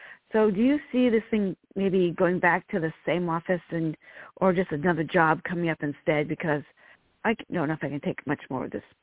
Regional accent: Massachusetts, United States; I grew up in Massachusetts, and we go to the Cape

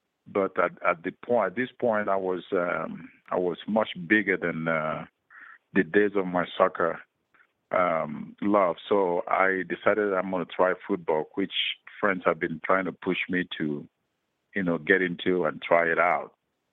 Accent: Nigeria; now in United States; No, we don't have football in Nigeria, so I didn't even know what it was before I came out to America.

